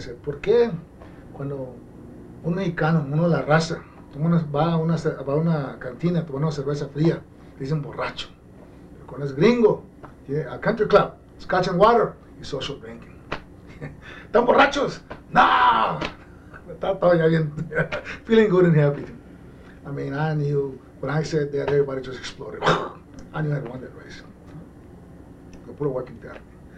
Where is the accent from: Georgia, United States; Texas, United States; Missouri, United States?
Texas, United States; Peñitas; now in McAllen, United States; I come from Peñitas. That's part, the western part of the district where I was running. I graduated from high school in Mission, and I now live in McAllen